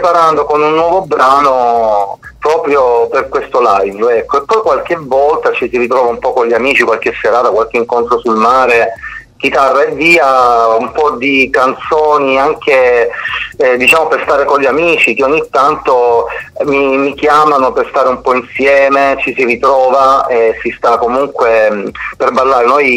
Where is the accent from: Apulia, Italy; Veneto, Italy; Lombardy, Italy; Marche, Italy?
Apulia, Italy; accent: Lecce dialect; andai a cantare una canzone, ti dico, nel mio dialetto, nella lingua, nel dialetto leccese.